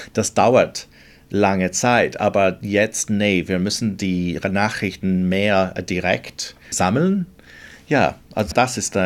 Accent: Scotland, United Kingdom; German is a second language; ich komme ursprünglich aus Schottland.

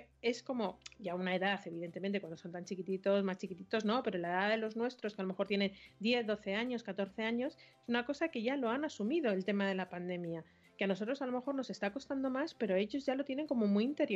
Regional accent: Madrid, Community of Madrid, Spain; los que somos de Madrid

